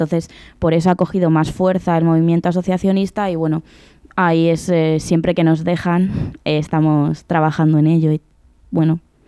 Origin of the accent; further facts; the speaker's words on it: Madrid, Community of Madrid, Spain; en Madrid, yo soy de Madrid